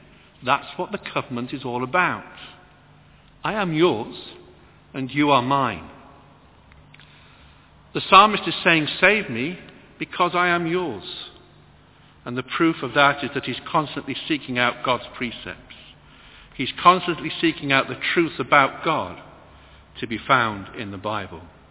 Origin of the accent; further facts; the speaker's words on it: Salford, North West England, United Kingdom; born there; It tells me I'm a British citizen. It tells me I was born on the 4th of February 1955. And it tells me I was born in Salford.